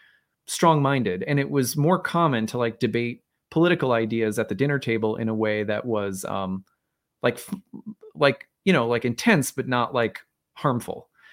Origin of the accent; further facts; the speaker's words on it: Minnesota, United States; I do, because I'm from Minnesota and he was the governor here for a little bit.